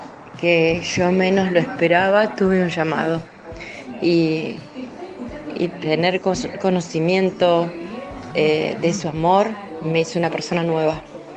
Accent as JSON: {"language": "Spanish", "town": "Rufino", "region": "Santa Fe", "country": "Argentina", "said": "de Rufino Santa Fe."}